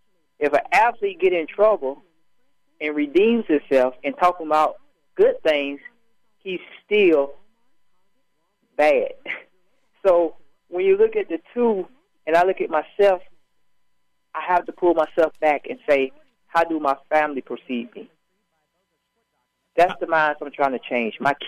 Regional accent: Gaffney, South Carolina, United States; born or raised there

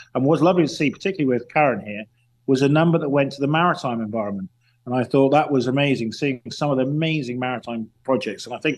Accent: England, United Kingdom; I'm an English gentleman.

